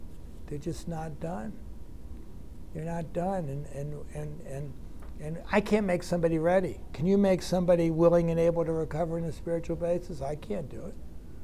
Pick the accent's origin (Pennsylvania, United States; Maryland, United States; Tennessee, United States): Maryland, United States; Baltimore; now in New York, United States; But when I grew up in Baltimore, and like Ohio was like west.